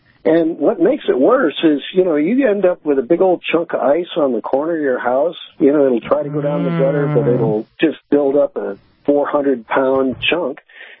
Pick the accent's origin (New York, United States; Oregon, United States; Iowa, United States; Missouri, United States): Missouri, United States; St. Louis; And I was brought up in St. Louis. And since that was like halfway up the country, we didn't always get deep snow.